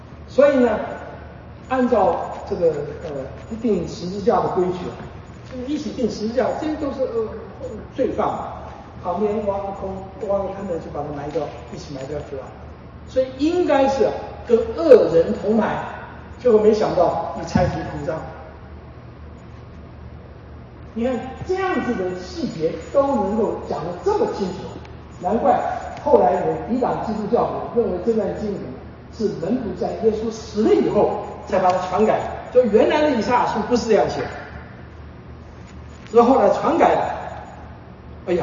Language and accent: Chinese; China; 你知道犹太人跟我们中国人一样啊。早早的就给自己办预备的后事，预备后事啊。对，这个像我这个年纪，应该早就应该预备好了啊。